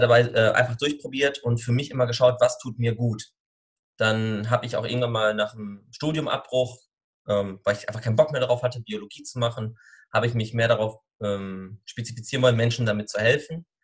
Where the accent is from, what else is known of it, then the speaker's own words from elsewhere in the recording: North Rhine-Westphalia, Germany; ich komme aus ursprünglich aus dem Ruhrgebiet, bin knapp 30, noch nicht ganz.